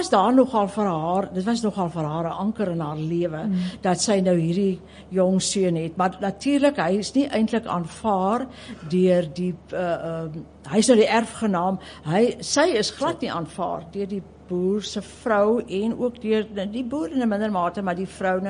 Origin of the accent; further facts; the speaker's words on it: Worcester, Western Cape, South Africa; Ek het op in die Skerpenheuvel distrik groot geword, in Woester. En ons het in die dorpskool gegaan, maar ons het ons vrye tyd op die plaas deurgebring.